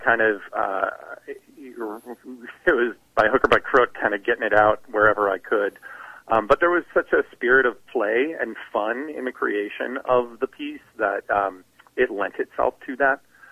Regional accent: New York City, New York, United States; there was a bittersweetness to the whole experience of being a New Yorker

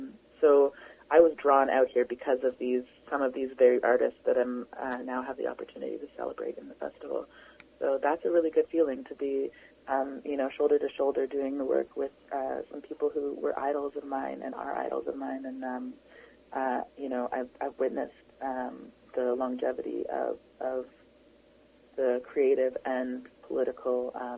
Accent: Toronto, Ontario, Canada; I know that because I came from Toronto, and I was drawn across the country

